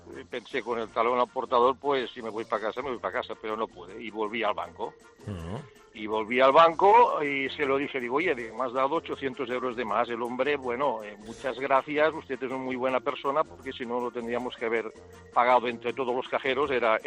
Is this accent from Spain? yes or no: yes; Catalonia, Spain; somos los catalanes, somos agarrados